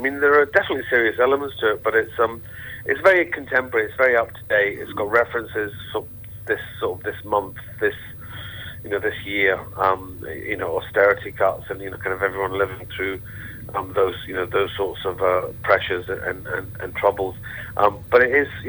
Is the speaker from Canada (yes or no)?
no; Glasgow, Scotland, United Kingdom; I grew up with in Glasgow, the same.